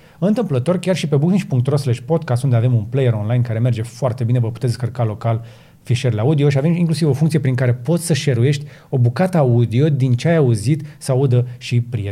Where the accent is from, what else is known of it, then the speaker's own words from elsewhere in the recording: Romania; Noi suntem români